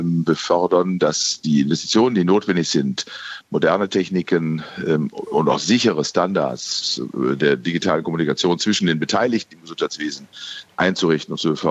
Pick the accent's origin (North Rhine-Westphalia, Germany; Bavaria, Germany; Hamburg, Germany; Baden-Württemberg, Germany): North Rhine-Westphalia, Germany; Bielefeld; Neue in Bielefeld zum Beispiel, meiner Heimatstadt